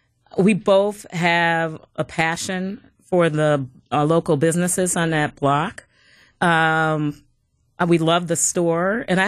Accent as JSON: {"language": "English", "town": "Milwaukee", "region": "Wisconsin", "country": "United States", "tie": "born or raised there", "said": "I'm born and raised in Milwaukee."}